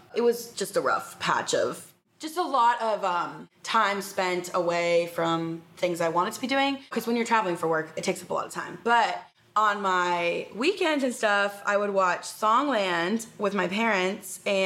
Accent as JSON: {"language": "English", "town": "Charlottesville", "region": "Virginia", "country": "United States", "also_born_or_lived": "Massachusetts / North Carolina", "lives_now": "Nashville, United States", "said": "Yeah, so I am originally from Charlottesville, Virginia, and honestly, kind of up and down the East Coast. I went to boarding school in Massachusetts for high school and then college in North Carolina"}